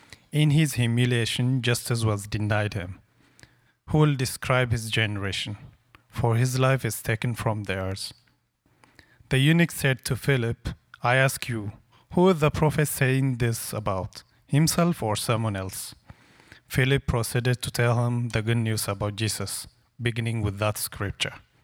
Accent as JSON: {"language": "English", "country": "Ethiopia", "moved": "yes", "said": "I came from Ethiopia a month ago."}